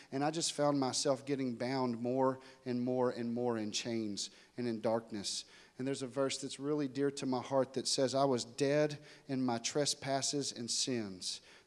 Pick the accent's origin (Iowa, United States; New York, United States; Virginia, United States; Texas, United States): Texas, United States; Dallas; accent: Texas; And I'm from Dallas, Texas, if you can't tell by the accent. So I travel all around, so I may have lost some of it, but I'm from Dallas, Texas.